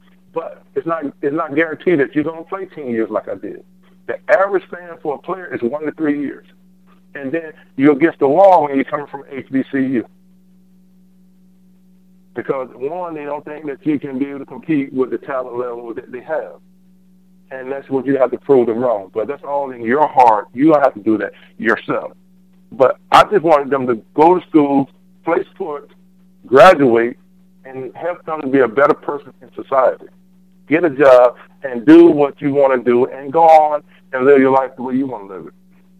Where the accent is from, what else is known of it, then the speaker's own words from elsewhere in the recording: South Carolina, United States; because my home state, South Carolina, put me in Hall of Fame, and I only played 1 year of high school football in South Carolina.